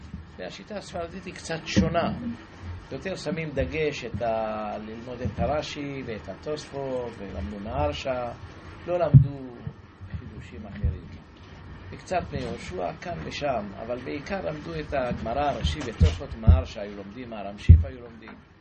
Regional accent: Jerusalem, Jerusalem District, Israel; born there; אני נולדתי בארץ ישראל בירושלים בזמן המנדט הבריטי ב-1940

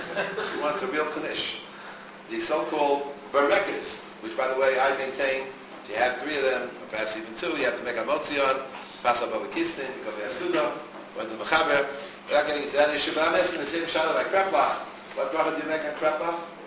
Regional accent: New York, United States; right away, I'm from New York, anytime I hear some noise, I get frightened

